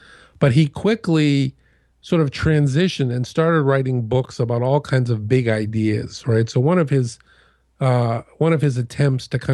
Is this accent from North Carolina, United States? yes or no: no; Massachusetts, United States; as you well know, growing up outside of Boston, just years and years of disappointment